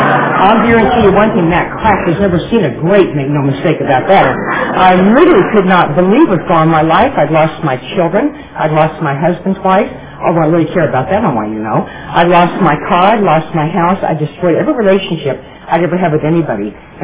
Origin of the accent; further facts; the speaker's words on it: Nebraska, United States; well, I'm from Nebraska.